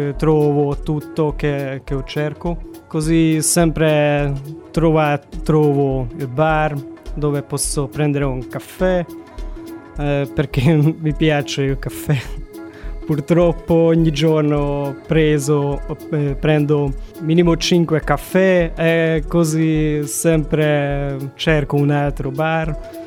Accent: Szeged, Csongrád-Csanád, Hungary; Italian is a second language; moved away as an adult; now in Cagliari, Italy; Sono ungherese, sono arrivato da Szeged.

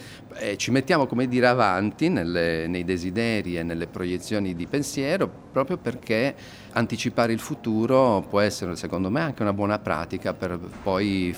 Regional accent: Sardinia, Italy; c'è la volontà di restituire una radice, no? che ci appartiene come sardi

